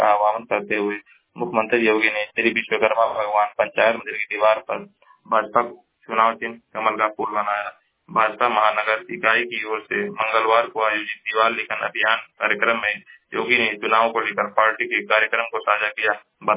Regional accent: Uttar Pradesh, India; मैं जिला महाराजगंज का निवासी हूँ।

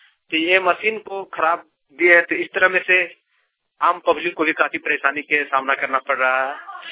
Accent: Dhanbad, Jharkhand, India; ग्राम पंचायत तारगा, जिला धनबाद का रहने वाला हूँ।

